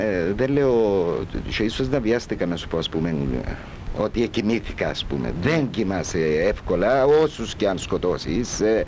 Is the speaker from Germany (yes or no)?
no; Famagusta District, Cyprus; Κατάγομαι από την Καρπασία, η μάνα μου από την Πύλα.